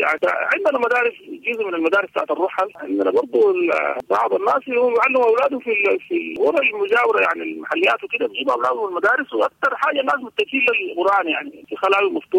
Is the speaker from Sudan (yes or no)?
yes; Sudan; اللي عندنا في السودان